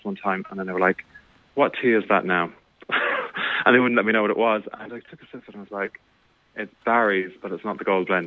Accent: Ballyhooly, Munster, Ireland; I'm from Ballyhooly in North Cork, and, you know, it's kind of a standard thing, you know.

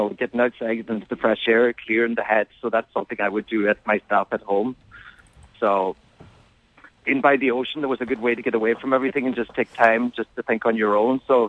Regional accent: Gweedore, Ulster, Ireland; it actually was quite similar to my own story, actually growing up in Gwydor, just being doing that Irish dancing.

